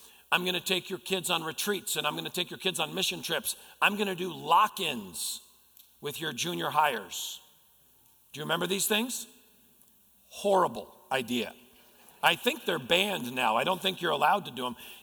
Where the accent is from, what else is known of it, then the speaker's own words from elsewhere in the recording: Connecticut, United States; When I was born, I grew up in Connecticut.